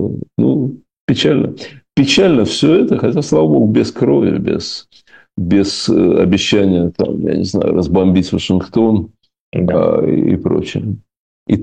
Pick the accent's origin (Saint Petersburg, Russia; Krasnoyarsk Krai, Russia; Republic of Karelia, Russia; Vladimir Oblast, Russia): Saint Petersburg, Russia; А поскольку Питер мой родной город, я там вырос и так далее